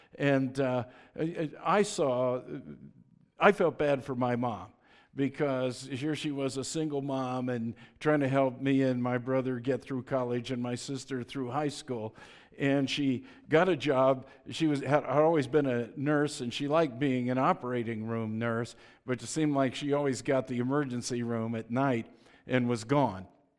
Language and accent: English; Boulder, Colorado, United States; not only did I grow up in the 60s and 70s, but I grew up in Boulder in the 60s and 70s.